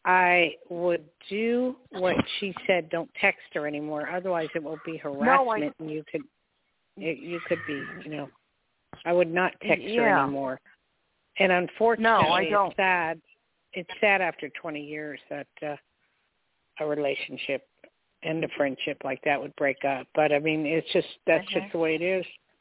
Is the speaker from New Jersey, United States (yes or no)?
yes; New Jersey, United States; I was born and raised in Jersey.